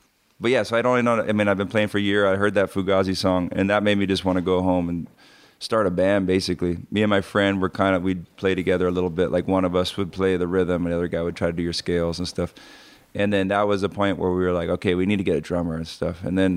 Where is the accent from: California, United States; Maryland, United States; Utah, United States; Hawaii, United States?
Hawaii, United States; It was growing up in Hawaii on the North Shore. It was not very punk at all.